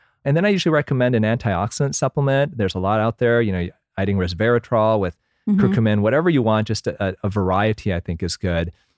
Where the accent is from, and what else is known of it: Michigan, United States; born or raised there